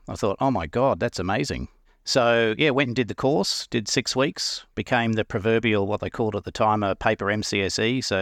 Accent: Queensland, Australia; I grew up in Western Queensland, in a number of different places. We moved around as a family.

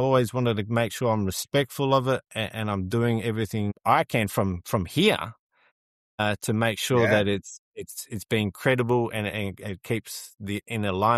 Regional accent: Australia; accent: Australian; Talking obviously a little bit slower because of my Australian accent and this

